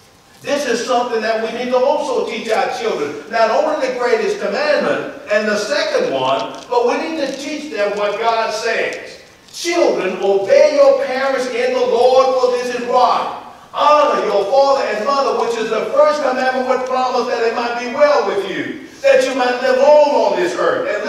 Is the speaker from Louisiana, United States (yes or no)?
yes; New Orleans, Louisiana, United States; I can remember growing up in New Orleans, Louisiana, number two of nine children.